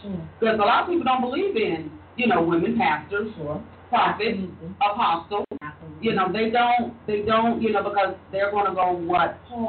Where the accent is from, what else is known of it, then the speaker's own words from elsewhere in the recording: Iowa, United States; You know, I came from Iowa.